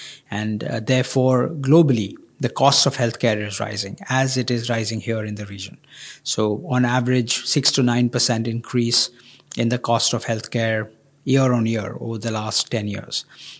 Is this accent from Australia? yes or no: no; India; I come from India. You know, 20 years ago, India had only 30 million telephone lines.